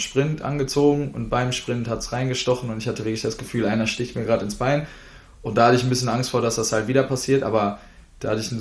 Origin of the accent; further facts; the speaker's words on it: Dortmund, North Rhine-Westphalia, Germany; Ich komme halt aus Dortmund ursprünglich.